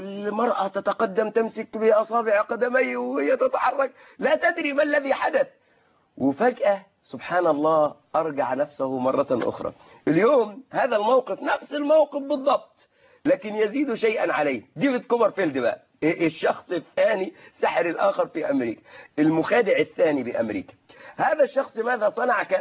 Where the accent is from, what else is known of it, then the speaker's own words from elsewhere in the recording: Sharqia Governorate, Egypt; أنا من الشرقية خدت بالك